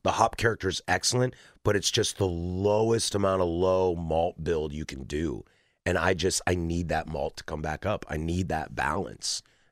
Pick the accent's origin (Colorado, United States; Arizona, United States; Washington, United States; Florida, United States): Washington, United States; Spokane; born there; I was born in Spokane and went to school at Wazoo, go Cougs